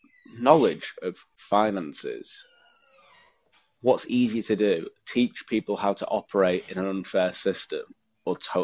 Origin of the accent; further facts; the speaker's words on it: Ilford, London, United Kingdom; To me, where's that accent from? I'm from East London. I don't even know my accent.